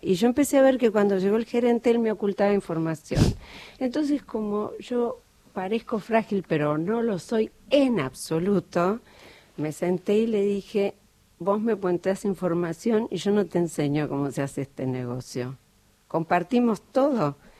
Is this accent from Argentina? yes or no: yes; Patagonia, Argentina; Yo soy del sur, soy patagónica. Tuve la suerte de nacer en el marco de una familia inmigrante